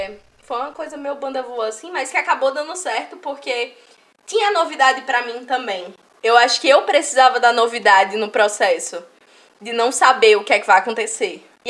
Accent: Rio Grande do Norte, Brazil; só tem comida que só se tem no Siridó, que é o lugar de onde eu vim.

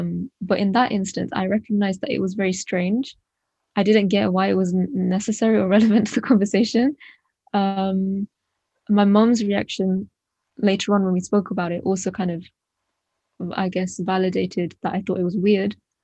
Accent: London, United Kingdom; So I'm from East London, which is relatively multicultural.

